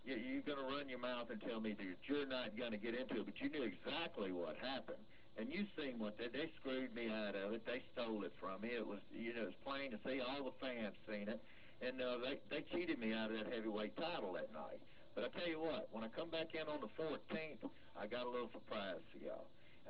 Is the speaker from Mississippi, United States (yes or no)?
yes; Mississippi, United States; Look, I'm from the Mississippi Delta.